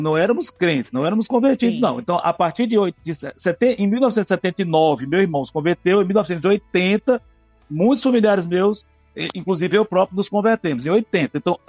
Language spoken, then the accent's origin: Portuguese; Fortaleza, Ceará, Brazil; Eu nasci em Fortaleza, minha família é de origem piauiense, mas vieram para Fortaleza, e eu e minha irmã, quatro irmãos nasceram no Piauí, mas eu e minha irmã, mais novos, nascemos aqui em Fortaleza.